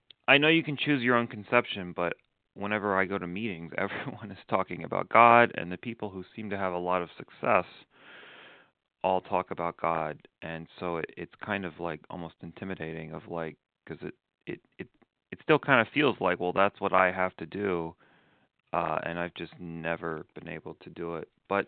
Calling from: Arizona, United States; I'm in Arizona.

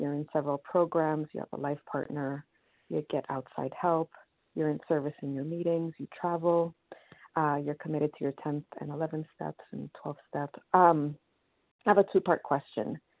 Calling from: New York, United States; I'm calling from New York.

